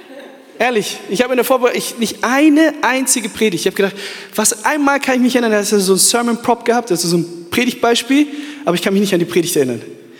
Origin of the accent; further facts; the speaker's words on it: Germany; Und wir kommen aus Deutschland. Wir sind vor 4 Jahren nach Köln gezogen